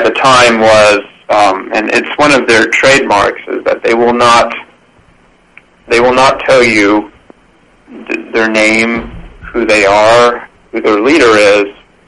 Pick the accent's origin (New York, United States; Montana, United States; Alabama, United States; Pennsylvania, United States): Alabama, United States; Birmingham; My father was an elder in the PCA when I was born, and I grew up in Birmingham, Alabama.